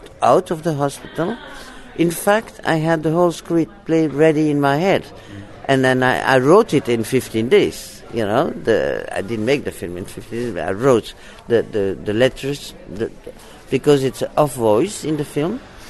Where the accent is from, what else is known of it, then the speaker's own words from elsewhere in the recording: Marseille, Provence-Alpes-Côte d'Azur, France; I was born in Marseille, and so very close to the sea.